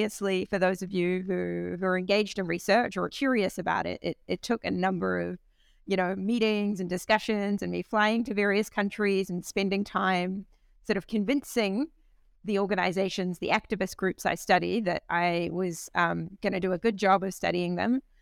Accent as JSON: {"language": "English", "country": "New Zealand", "said": "They're in like Germany and they're in New Zealand, my home country."}